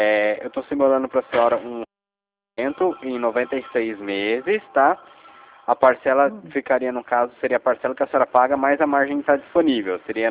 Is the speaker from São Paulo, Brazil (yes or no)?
yes; São José dos Campos, São Paulo, Brazil; sou de São José dos Campos, conhece?